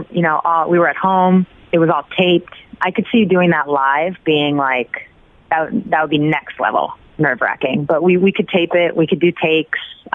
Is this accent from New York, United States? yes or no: yes; Syosset, New York, United States; So I'm from Long Island. I'm from Syosset, New York.